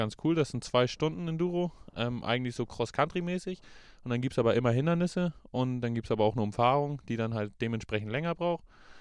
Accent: Malente, Schleswig-Holstein, Germany; now in Tensfeld, Germany; Da sind wir gleich nach Malente gefahren, mein Heimatverein, also da, wo ich groß geworden bin. Ich wohne zwar in Tensfeld und das ist auch jetzt mein Heimatverein

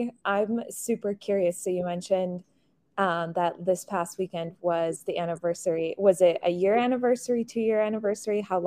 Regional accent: Chicago, Illinois, United States; I'm from literally the wonderful state of Illinois, Chicago, but I went to UW-Madison.

